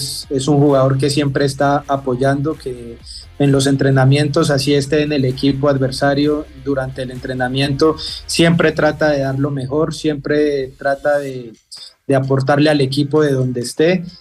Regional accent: Colombia; Como colombiano lo digo, he buscado en mi país

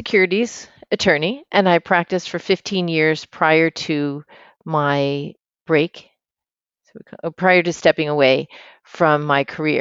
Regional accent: Buffalo, New York, United States; Buffalo is my hometown. So when I say I returned to Buffalo, I also went to law school in Buffalo.

